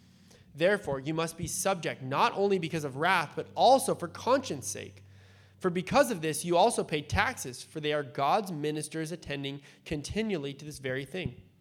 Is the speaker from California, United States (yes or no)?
yes; Point Loma, California, United States; I grew up in Point Loma. If you guys know Point Loma, it's not, like, a rough place to grow up.